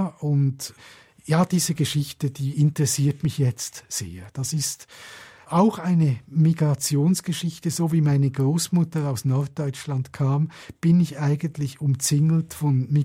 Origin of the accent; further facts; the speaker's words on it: Menziken, Aargau, Switzerland; born there; also born or lived in Trinidad and Tobago; geboren bin ich in der Schweiz, in einem kleinen Spital in Menziken. Aber ich habe die ersten 3 oder 3,5 Jahre mit meiner Mutter zusammen in Trinidad verbracht, mitten im Dschungel.